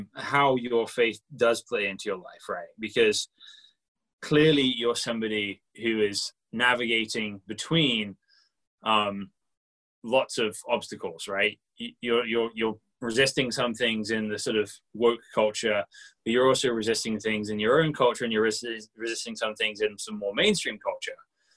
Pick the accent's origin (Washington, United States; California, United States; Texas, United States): Washington, United States; Seattle; Well, I think what it is that growing up in Seattle, people don't realize that they have a worldview, right?